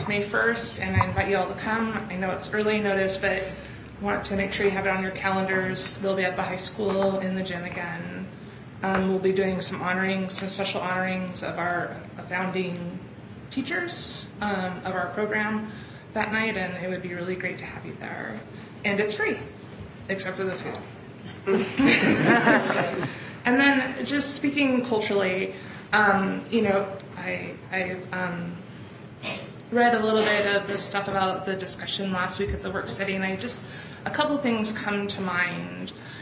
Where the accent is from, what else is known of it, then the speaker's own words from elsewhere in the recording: Black Diamond, Washington, United States; And when I tell people I'm from Black Diamond, they don't laugh at me anymore.